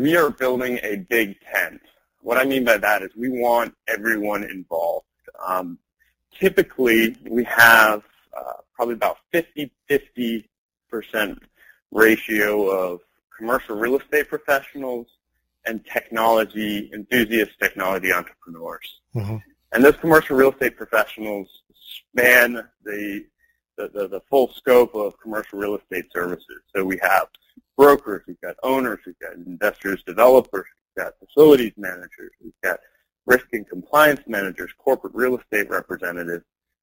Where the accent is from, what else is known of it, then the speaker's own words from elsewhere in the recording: Southeast, United States; now in San Francisco, United States; I am a millennial. I grew up in the Southeast, currently in San Francisco, and I am a technology enthusiast.